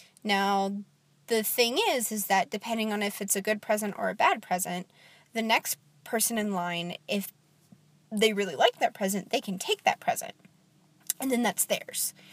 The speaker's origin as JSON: {"language": "English", "country": "United States", "said": "I'm an only child, and I'm American"}